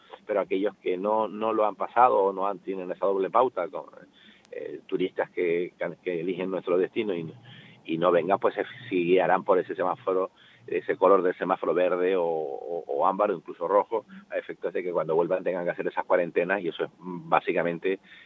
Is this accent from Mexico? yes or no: no; Morro Jable, Canary Islands, Spain; voy a poner mi pueblo para que nadie se ofenda, de Morrojable, ¿no?